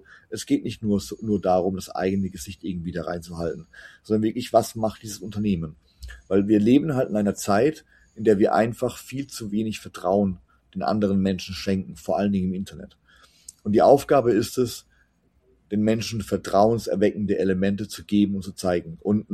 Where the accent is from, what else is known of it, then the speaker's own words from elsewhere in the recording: Bruchsal, Baden-Württemberg, Germany; gerade ich komme aus Bruchsal hat 40.000 Einwohner